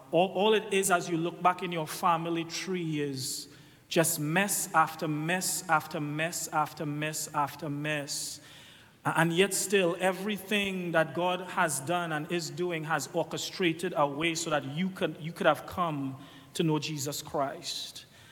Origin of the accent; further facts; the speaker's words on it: Trinidad & Tobago; now in United States; But before I came to the U.S., I was an island boy. I'm still an island boy, but I'm from Trinidad and Tobago.